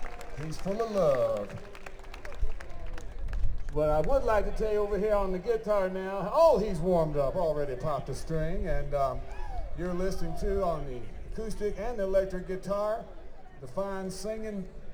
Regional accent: Bowling Green, Kentucky, United States; we've known each other since we was kids from Bowling Green, Kentucky. We're both from Bowling Green.

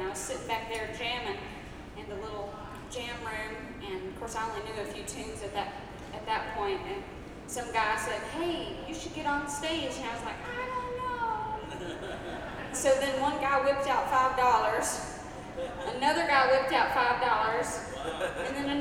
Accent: Tennessee, United States; There was a couple of them about 30 minutes from where I grew up in Tennessee.

